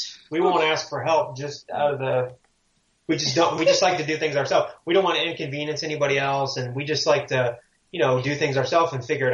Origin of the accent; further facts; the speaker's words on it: Florida, United States; because I'm, you know, born and raised in Florida, lived here my whole life